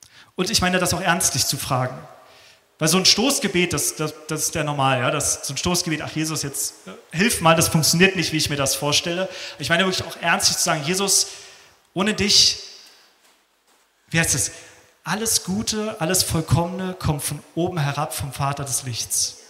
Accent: Germany; Ja, als Deutsche so in diesem Modus, so, wir sind Macher, wir machen das.

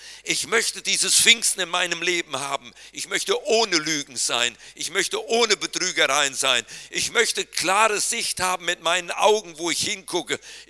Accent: North Rhine-Westphalia, Germany; Auch aus meiner Heimat im Siegerland, um das Jahr 1900, da gab es da noch Bergbau.

